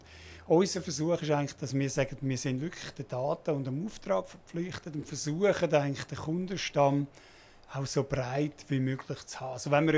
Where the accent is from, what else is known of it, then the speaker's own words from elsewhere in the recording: Switzerland; als Schweizer